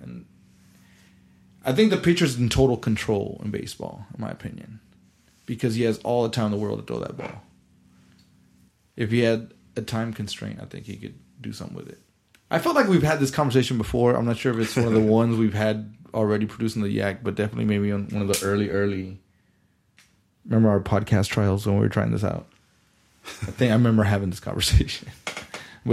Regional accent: Del Rio, Texas, United States; So, yes, I'm a Spurs fan because I'm from Del Rio.

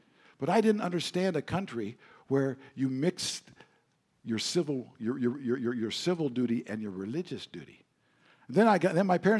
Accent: the West, United States; I grew up in the American secular West as a part of a religious minority there. And I was fortunate enough to get a scholarship to attend Yale. So I moved to the East Coast

